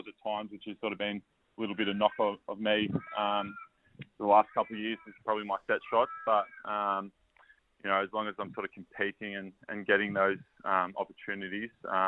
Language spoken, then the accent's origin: English; Bright, Victoria, Australia; moved away as an adult; now in Perth, Australia; I'm from Bright, so a couple of hours out of Melbourne. So ever since I've got to Perth, it's been a pretty easy transition.